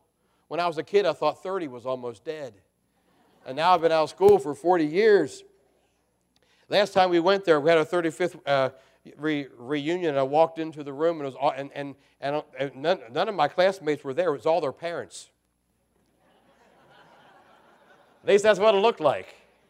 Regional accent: Maryland, United States; But, you know, I grew up in Carroll County, Maryland, a little Hampstead, Manchester, Westminster area there on the east side of the county.

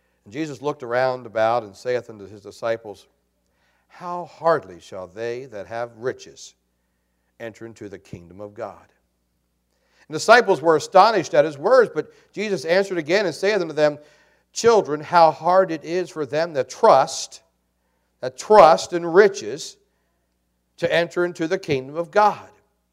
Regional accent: United States; And I'm American, don't get me wrong, and I'm patriotic, and I'm glad for America.

